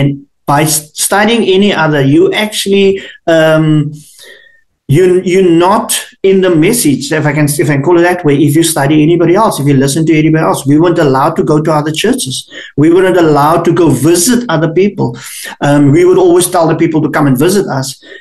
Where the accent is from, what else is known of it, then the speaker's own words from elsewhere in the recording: South Africa; because we in South Africa, we would get the magazine.